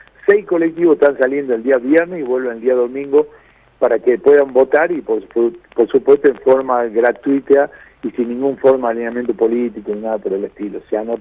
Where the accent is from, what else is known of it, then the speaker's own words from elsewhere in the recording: Jujuy, Argentina; now in Córdoba, Argentina; Sí, yo soy jujeño, pero vivo desde el año 68. Yo me vine acá a Córdoba porque mi padre tenía un establecimiento comercial, así que me vine, estudié acá, pero siempre vuelvo, yo tengo casa allá